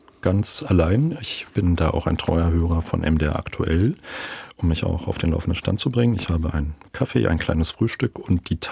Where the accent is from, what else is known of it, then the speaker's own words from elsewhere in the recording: Guben, Brandenburg, Germany; also born or lived in Eisenhüttenstadt; Geboren in Eisenhüttenstadt, aber aufgewachsen in Guben, früher Wilhelm-Pieck-Stadt-Guben.